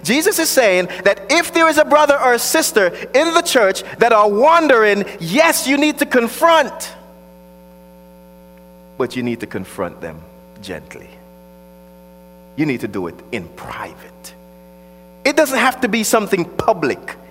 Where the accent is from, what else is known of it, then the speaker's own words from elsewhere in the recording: Jamaica; because I grew up in Jamaica and we grew up next to a river, I was a swimmer, so I know how to swim, right?